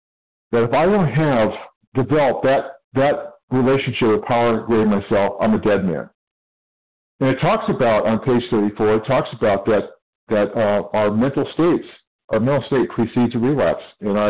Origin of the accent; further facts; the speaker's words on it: California, United States; I am from California.